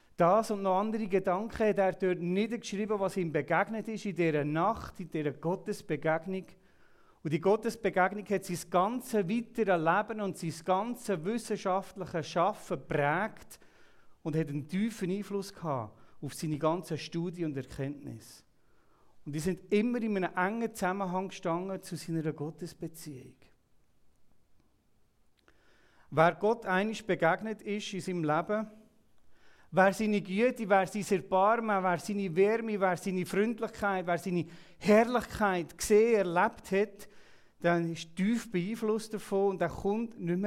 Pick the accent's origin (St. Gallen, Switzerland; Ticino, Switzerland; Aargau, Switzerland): St. Gallen, Switzerland; Uzwil; Ich selber bin zu 60% in Uzwil angestellt, wo ich herkomme, aus dieser Gemeinde.